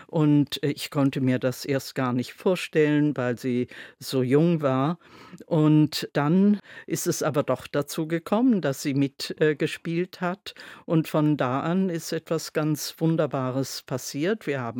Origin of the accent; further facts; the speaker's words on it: Konstanz, Baden-Württemberg, Germany; kurz nachdem ich aus Paris in meine Heimatstadt Konstanz zurückgekommen bin